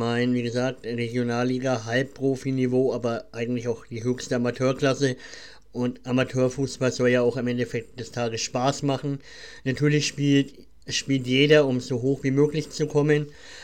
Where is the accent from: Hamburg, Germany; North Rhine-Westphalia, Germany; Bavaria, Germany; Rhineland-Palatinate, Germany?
Bavaria, Germany; accent: Franconian; ich bin auch aus Franken. Das hört man vielleicht minimal am Dialekt.